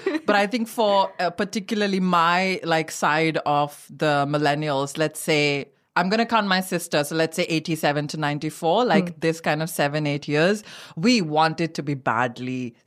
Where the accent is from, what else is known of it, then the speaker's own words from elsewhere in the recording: India; it just looked so enormously beautiful to us growing up in India.